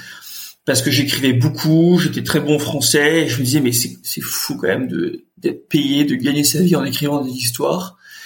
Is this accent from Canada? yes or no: no; Nantes, Pays de la Loire, France; je viens de Nantes, j'ai 12 ans et je veux faire comme vous et je veux devenir reporter